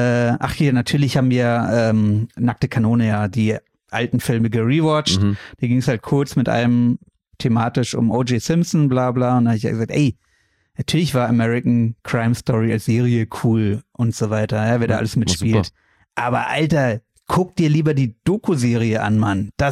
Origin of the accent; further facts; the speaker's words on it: Italy; natürlich als Italiener